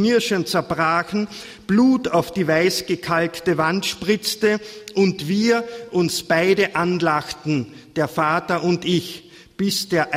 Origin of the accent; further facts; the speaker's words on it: Kammering, Carinthia, Austria; ich täglich mit dem Omnibus von meinem Geburtsort Kammering in die 20 Kilometer weit entfernte Stadt Villach fahren musste